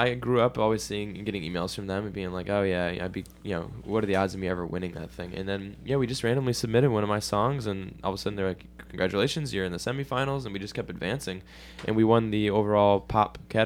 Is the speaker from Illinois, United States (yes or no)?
yes; Chicago, Illinois, United States; I'm from Chicago. I grew up there, so I miss, you know, deep dish pizza.